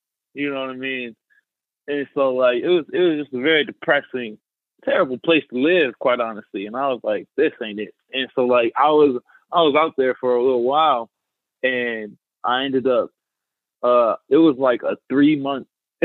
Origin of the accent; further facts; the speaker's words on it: Williamsport, Pennsylvania, United States; You know what I'm saying? I come from Pennsylvania, Williamsport, Pennsylvania. It's not that big of a town